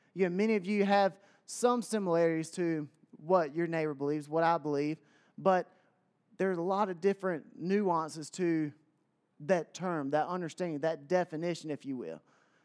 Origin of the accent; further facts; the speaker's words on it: United States; born there; I was born in America. I love where I came from. I love my country.